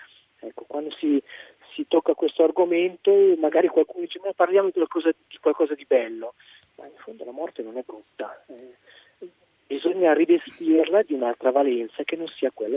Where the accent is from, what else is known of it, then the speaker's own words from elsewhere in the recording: Locarno, Ticino, Switzerland; Beh, diciamo che io provengo da Locarno, quindi sul Lago Maggiore